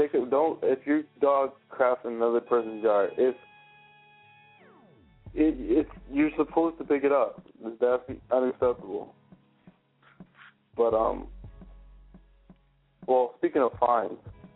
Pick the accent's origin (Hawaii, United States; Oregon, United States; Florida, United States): Florida, United States; I was raised in Florida, so I'm always leery about water.